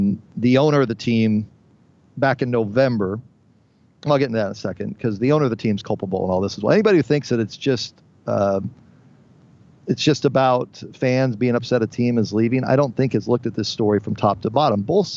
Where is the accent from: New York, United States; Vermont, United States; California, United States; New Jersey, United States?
California, United States; San Diego; moved away as an adult; now in Phoenix, United States; I grew up in San Diego. I moved to Phoenix from San Diego.